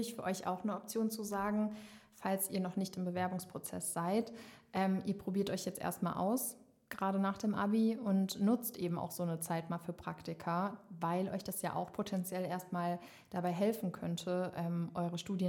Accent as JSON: {"language": "German", "region": "Rhineland-Palatinate", "country": "Germany", "said": "ich bin damals auch aus Rheinland-Pfalz gekommen, also war 1,5 Stunden lang unterwegs mit dem Auto"}